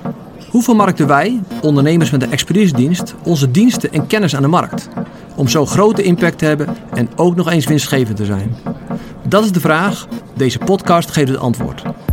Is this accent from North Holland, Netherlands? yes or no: yes; North Holland, Netherlands; Ik ben opgegroeid in de Zaanstreek.